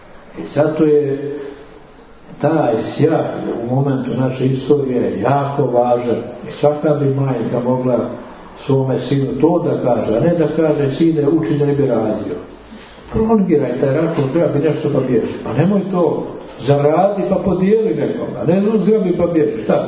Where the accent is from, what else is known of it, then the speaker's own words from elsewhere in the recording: Serbia; mi smo brate iz Srbije. One države tamo na Balkanu u kojoj živi zakon i pravda.